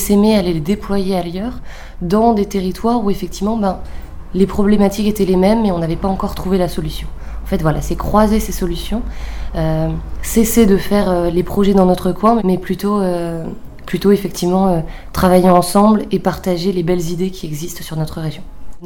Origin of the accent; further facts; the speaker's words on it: Lille, Hauts-de-France, France; On vient de Lille